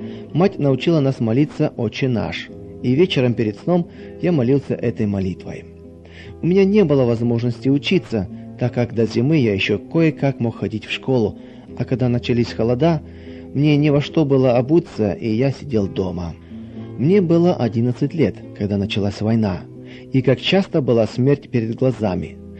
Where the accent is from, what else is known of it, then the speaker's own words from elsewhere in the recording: Zhytomyr Oblast, Ukraine; born there; Я родился на Украине, возле города Житомира, в 30-м году.